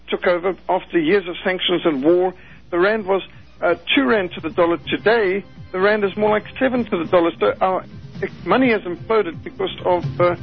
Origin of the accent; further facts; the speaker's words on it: Zimbabwe; I grew up in Rhodesia, and it really was a paradise.